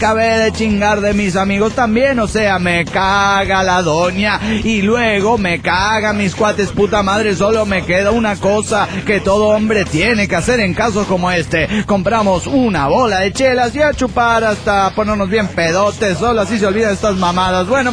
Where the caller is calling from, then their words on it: Cochabamba, Bolivia; desde Cochabamba, Bolivia.